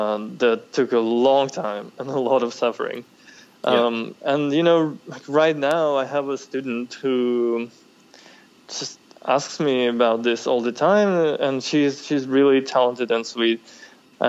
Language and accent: English; Russia; now in United States; Well, I grew up in Russia, which is a pretty brutal place.